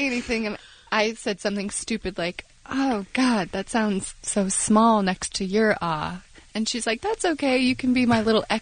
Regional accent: New York, United States; I'm from the Adirondacks, so the only thing that I ever remember coming to town was

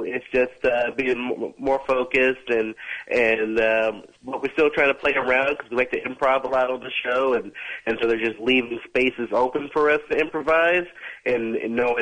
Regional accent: Chicago, Illinois, United States; I grew up in Chicago, and he'd take me to the Rosemont Horizon

